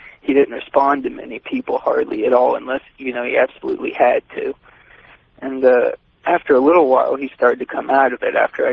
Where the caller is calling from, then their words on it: Wilmington, Ohio, United States; I'm calling from Wilmington, Ohio.